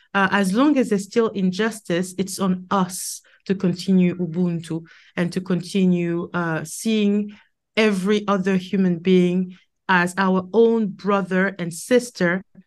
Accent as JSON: {"language": "English", "country": "Cameroon", "said": "Ooh, I come from Cameroon."}